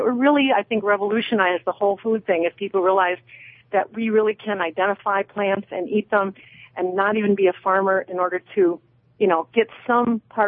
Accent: Midwest, United States; I'm from the Midwest, and anybody listening from the Midwest knows that stinging nettles is just getting all over our prairies

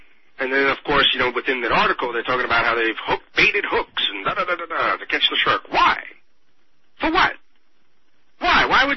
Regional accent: Tampa, Florida, United States; born there; I was born in Tampa, folks.

